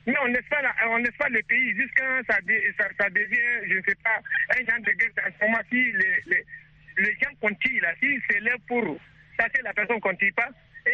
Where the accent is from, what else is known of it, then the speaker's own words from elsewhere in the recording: Yagha, Sahel, Burkina Faso; Sûrement, moi, je suis de Yaga. Si on parle de Yaga, c'est à partir de Terra.